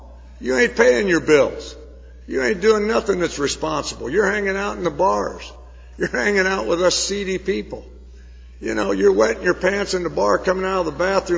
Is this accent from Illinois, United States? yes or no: yes; Danville, Illinois, United States; I grew up in the Midwest in Danville, Illinois, and I had that great childhood